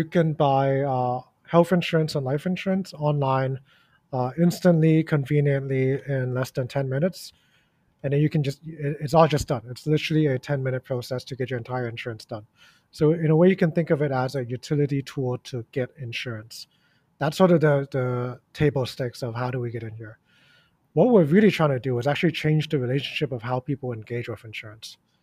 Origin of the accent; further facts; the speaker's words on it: Hong Kong; also born or lived in New York; I grew up in Hong Kong here, studied overseas, worked in New York for quite a few years. Moved back to Hong Kong 5 years ago.